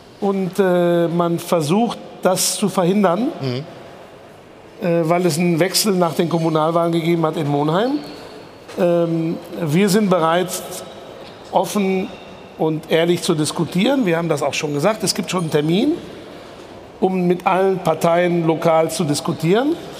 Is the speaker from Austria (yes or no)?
no; Spain; German is a second language; moved away as an adult; now in Germany; ich ja mich auch als Spanier und emotionaler Spanier versuche, seit vielen Jahren lebe ich in Deutschland